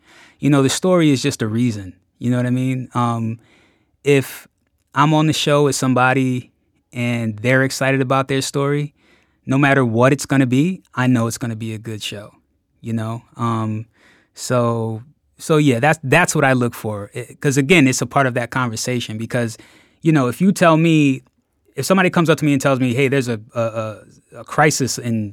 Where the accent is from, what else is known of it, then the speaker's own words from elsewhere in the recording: New Jersey, United States; now in Boston, United States; Philly's home, you know. I grew up in South Jersey, so Philly is always like right there for me, you know.